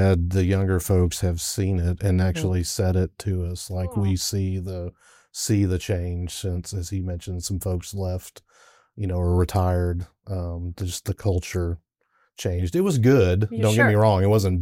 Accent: Nashville, Tennessee, United States; So I'm actually from Nashville.

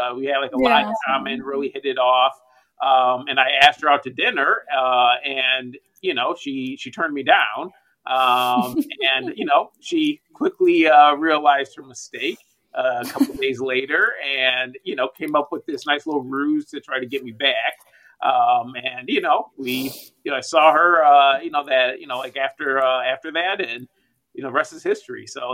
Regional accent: Madison, Wisconsin, United States; So growing up, I grew up in Madison, Wisconsin, didn't want for anything, you know, upper middle class family.

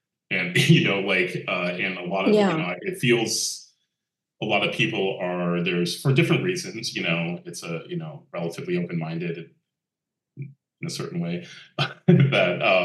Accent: Portland, Oregon, United States; I grew up in Northeast Portland. It was very different 30, 40 years ago.

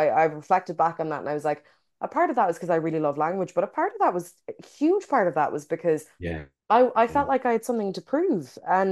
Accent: Ireland; my automatic inclination was to kind of push towards being as Irish as possible. My Irish, when I left, school, my Irish was one of the, like, I had the best Irish in the class.

